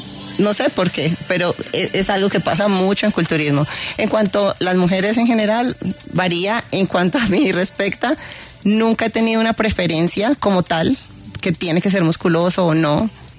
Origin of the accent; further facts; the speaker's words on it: Colombia; para ir a representar a Colombia en Ecuador. Y allí fui mi primer derrota, porque yo ganando todo en mi país